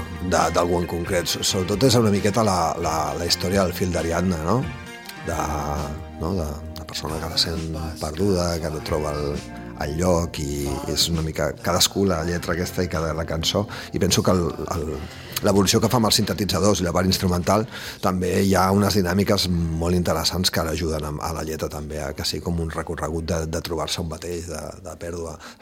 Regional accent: Sitges, Catalonia, Spain; now in Ribes, Spain; Jo, que sóc de Sitges també, però ara visc a Ribes.

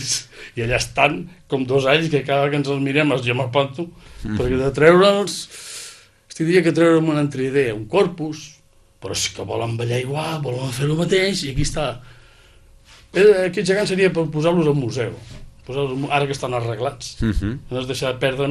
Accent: Sant Feliu, Catalonia, Spain; Per lletjos que siguin, són els del meu poble. Són els de Sant Feliu, són els d'aquí.

